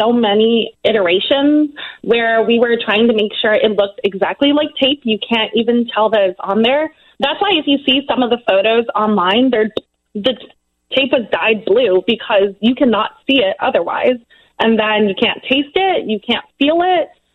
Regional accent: Gurnee, Illinois, United States; I am. So I'm from Gurnee, so just

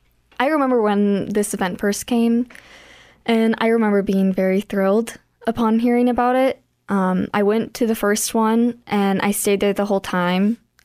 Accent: Wagner, South Dakota, United States; I am Czech and German and Irish. But growing up in Wagner on the reservation, honestly, I feel like I'm a lot more connected to the Native culture the more I have been exposed to it.

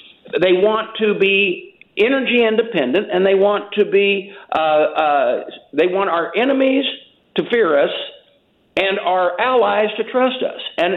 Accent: Illinois, United States; because remember, I'm from Illinois

